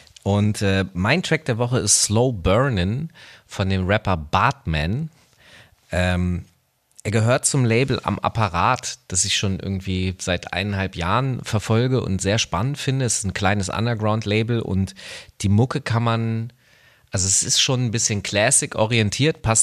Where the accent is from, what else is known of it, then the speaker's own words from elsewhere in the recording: Hanover, Lower Saxony, Germany; Die kommen in Teilen auch, glaube ich, sogar aus meiner Heimatstadt, wenn ich mich richtig erinnere.